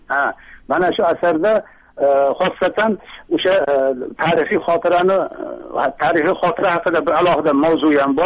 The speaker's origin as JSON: {"language": "Uzbek", "town": "Kokand", "region": "Fergana Region", "country": "Uzbekistan"}